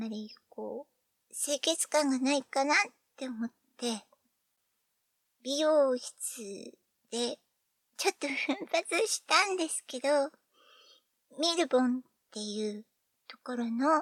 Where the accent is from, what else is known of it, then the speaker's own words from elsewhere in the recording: Kanagawa, Japan; 出身は神奈川県ですけど、ちょっと東京寄りじゃなくて、結構、緑が豊かなところなので、お年寄りも多くて